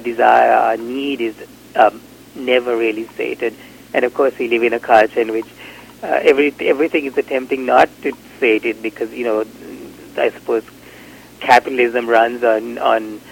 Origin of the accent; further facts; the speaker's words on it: Sri Lanka; I grew up in Sri Lanka is a Buddhist country